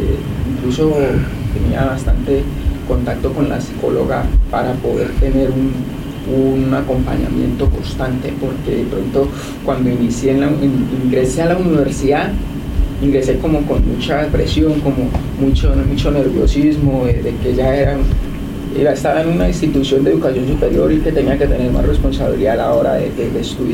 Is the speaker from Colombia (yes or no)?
yes; Bucaramanga, Santander, Colombia; also born or lived in Bogotá; soy de aquí, a la ciudad de Bucaramanga. Nací en Bogotá, pero toda mi vida aquí crecí, aquí me formé, no solo como persona, sino como deportista también.